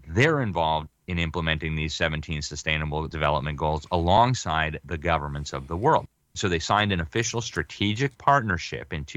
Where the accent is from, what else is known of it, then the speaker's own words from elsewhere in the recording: Florida, United States; My home state of Florida has divested billions of dollars.